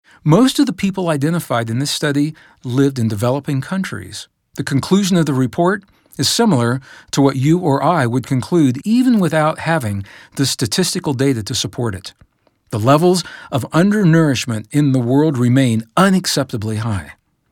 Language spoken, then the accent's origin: English; Midwest, United States; As a young boy, growing up in the Midwestern United States, I clearly remember the signs along Interstate 70